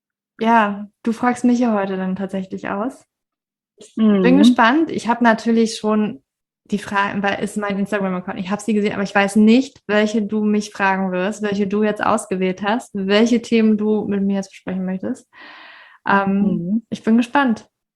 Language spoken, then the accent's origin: German; Berlin, Germany; born there; ich bin eigentlich nicht in Berlin aufgewachsen. Ich bin nicht aus Berlin. Ich bin in Berlin geboren.